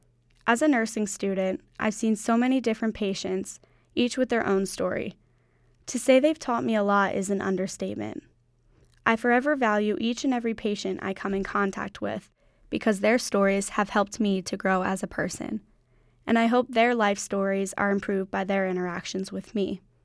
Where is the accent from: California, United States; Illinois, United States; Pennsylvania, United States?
Pennsylvania, United States; I was hired as a patient safety companion at a hospital in Hershey about 45 minutes from my hometown.